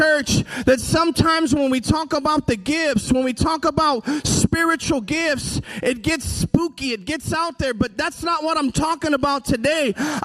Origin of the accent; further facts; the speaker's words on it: California, United States; I find myself today in Milwaukee. I'm from Northern California, so I feel at home.